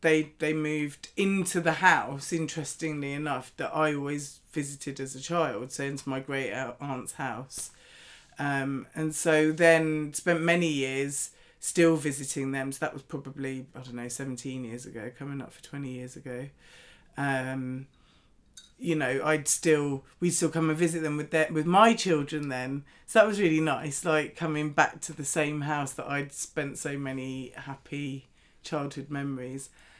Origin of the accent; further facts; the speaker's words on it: London, United Kingdom; And growing up in London, it was different to here.